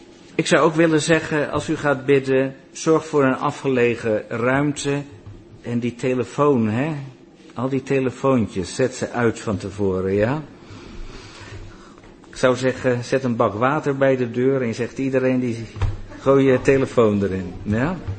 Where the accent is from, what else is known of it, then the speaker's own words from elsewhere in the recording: Netherlands; Als Nederlanders willen we het altijd eens zijn met elkaar